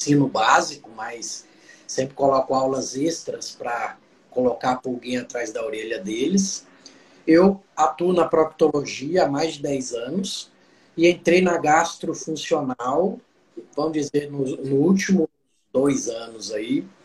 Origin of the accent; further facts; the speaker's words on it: Brasília, Federal District, Brazil; eu sou de Brasília, atualmente meio a meio, metade Brasília, metade Mineiros, no interior do Goiás.